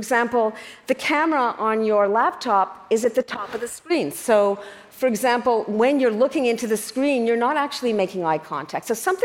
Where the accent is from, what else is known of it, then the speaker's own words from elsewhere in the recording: Canada; to play old-timers hockey, I'm Canadian after all